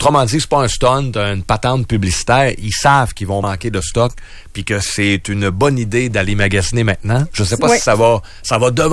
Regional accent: Quebec, Canada; je viens du Saguenay-Lac-Saint-Jean

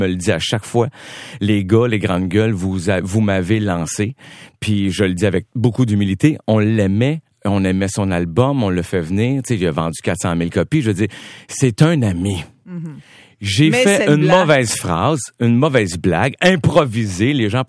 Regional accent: Quebec, Canada; born there; pourquoi moi je suis né ici au Québec où il y a de la prospérité

